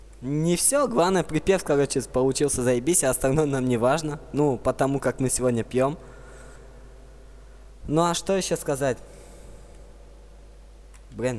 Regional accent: Termez, Surxondaryo Region, Uzbekistan; мы из Термеза. И мы, блядь, термезские

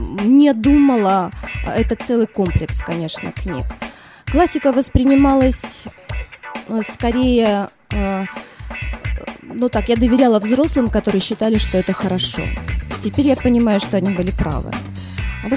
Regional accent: Murmansk Oblast, Russia; born there; Я родилась в Мурманской области, хотя мои родители отсюда.

